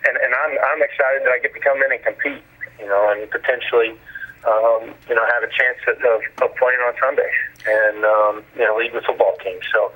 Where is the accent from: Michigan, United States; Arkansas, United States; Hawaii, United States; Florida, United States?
Arkansas, United States; I grew up here in Arkansas. I was an Arkansas fan